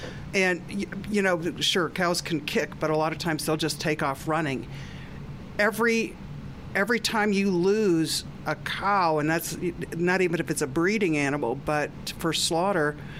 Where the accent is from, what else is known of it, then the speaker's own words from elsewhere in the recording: Iowa, United States; Well, you know, and I come from Iowa, and we still have farmland in Iowa